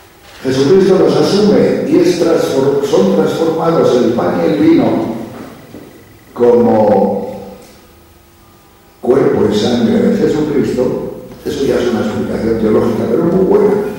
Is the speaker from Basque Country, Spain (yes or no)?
no; Castile and León, Spain; Mi pueblo es un pueblo de la provincia de León